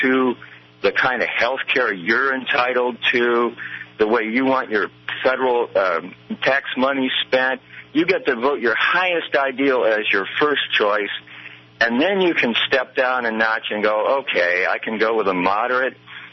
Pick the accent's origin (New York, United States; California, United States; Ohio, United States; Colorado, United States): California, United States; San Francisco; And so the reason I called in, though, is I'm from San Francisco